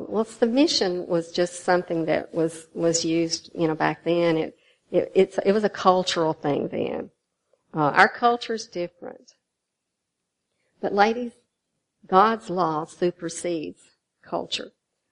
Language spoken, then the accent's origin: English; Nashville, Tennessee, United States; Of course, I'm from the Nashville area